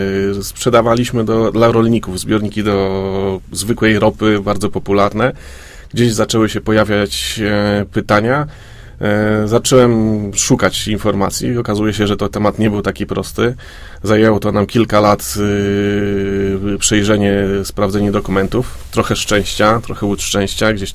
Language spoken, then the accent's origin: Polish; Gdańsk, Pomeranian Voivodeship, Poland; born there; now in Leszno, Poland; Ja jestem gdańszczaninem z urodzenia, ale ściągnęła mnie tutaj moja małżonka, leszczynianka.